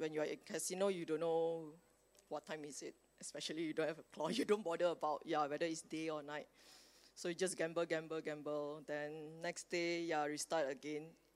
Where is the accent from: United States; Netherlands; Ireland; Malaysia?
Malaysia; I'm Malaysian.